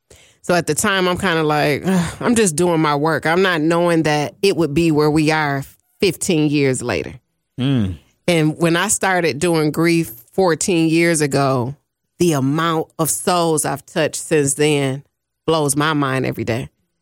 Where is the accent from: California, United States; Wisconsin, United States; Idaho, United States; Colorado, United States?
Wisconsin, United States; Milwaukee; I'm from Milwaukee, Wisconsin, and we were raised.